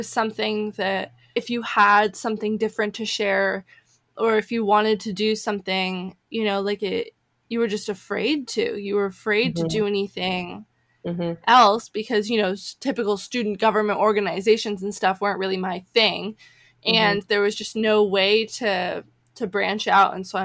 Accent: East Coast, United States; I went to a very pressure cooker type environment growing up on the East Coast.

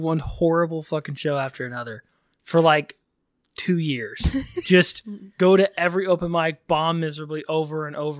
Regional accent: Texas, United States; born or raised there; moved away as an adult

